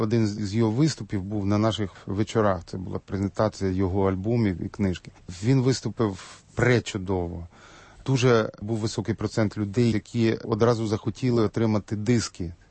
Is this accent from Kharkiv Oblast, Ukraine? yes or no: no; Kryvyi Rih, Dnipropetrovsk Oblast, Ukraine; Мені дуже приємно, бо це мій земляк, я теж з Кривого Рогу родом.